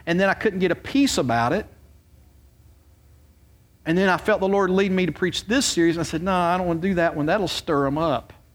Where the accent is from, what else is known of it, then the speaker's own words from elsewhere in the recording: Roanoke, Virginia, United States; moved away as an adult; now in Wilson, United States; I was from Roanoke, Virginia. I was living up there, and I got transferred down here.